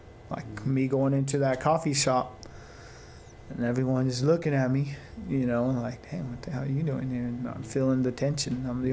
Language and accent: English; Towaoc, Colorado, United States; I know I'm from Toyoak, but hey, you know, I'm just like you.